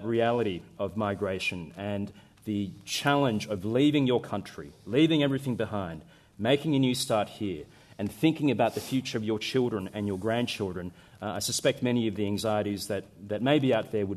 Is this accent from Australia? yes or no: yes; Australia; I think of my own experience and my family naturalised as Australian citizens after being here for 3 years, and I can tell you I grew up with my parents telling me constantly that I am an Australian.